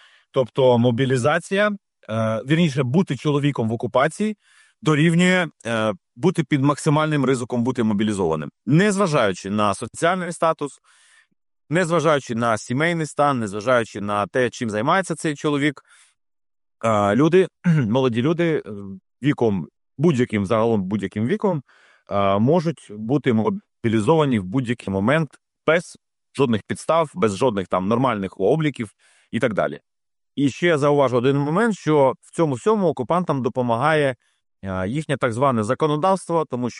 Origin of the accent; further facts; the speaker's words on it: Berdiansk, Zaporizhzhia Oblast, Ukraine; Свого часу в моє рідне місто Бердянськ заїжджала ціла там орда